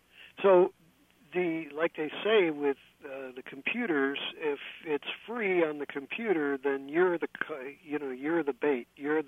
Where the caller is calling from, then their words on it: San Francisco, California, United States; I'm calling you from San Francisco, where maybe 6 months ago a hamburger was going for $12, now it's going for $17.